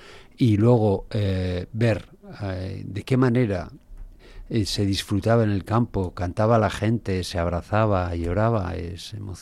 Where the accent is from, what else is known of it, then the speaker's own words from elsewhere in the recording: Algorta, Basque Country, Spain; yo que soy de Algorta tengo suerte.